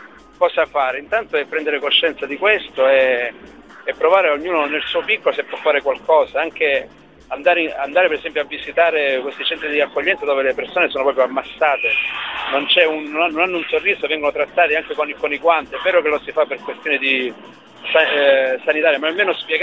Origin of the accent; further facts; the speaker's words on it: Sicily, Italy; io sono siciliano, fino al 2012, dal 2006 al 2012 sono stato a Palermo in una casa nostra salesiana